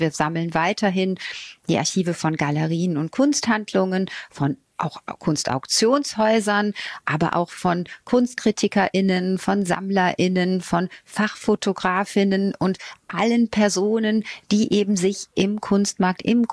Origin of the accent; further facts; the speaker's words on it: Rhineland, Germany; also born or lived in Düsseldorf; Nein, ich bin keine Kölnerin, okay. Aber man hört es vielleicht, ich bin Rheinländerin.